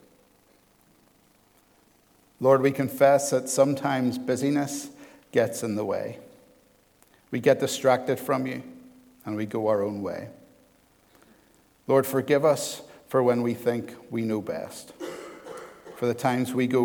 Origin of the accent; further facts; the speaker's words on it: Hillsborough, Northern Ireland, United Kingdom; I grew up in Hillsborough and live in Hillsborough now